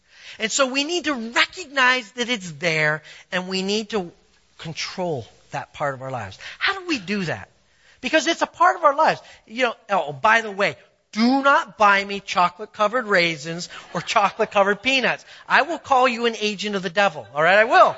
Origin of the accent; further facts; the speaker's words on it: Canada; Now, as a Canadian, I've walked on lots of water, but it was ice